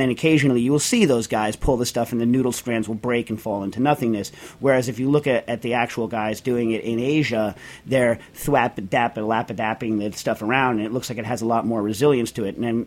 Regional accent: East, United States; Of course, I'm from the East, so I call it supersat.

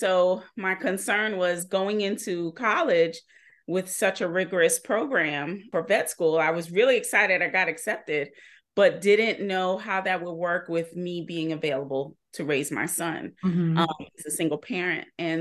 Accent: New York City, New York, United States; now in Marietta, United States; No, I'm a Bronx native from New York, and I didn't move to Georgia until 1997.

